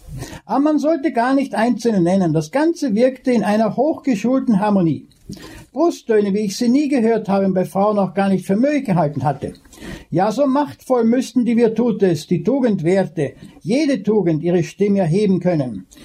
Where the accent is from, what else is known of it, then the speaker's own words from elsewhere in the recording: Salzburg, Austria; born there; Das stand für mich, den gebürtigen Salzburger und Mozart-Freund, absolut fest.